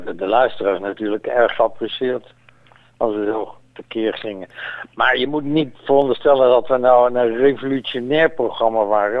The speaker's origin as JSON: {"language": "Dutch", "town": "Leiden", "region": "South Holland", "country": "Netherlands", "said": "Maar dat doen alleen de Groningers en ik kom uit Leiden. Dus ik sprak een ander Nederlands."}